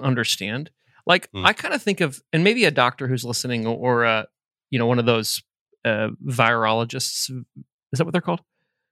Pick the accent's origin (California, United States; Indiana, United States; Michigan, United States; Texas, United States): Indiana, United States; Fishers; So the Fishers, my hometown, the town I live in, Fishers Health Department called me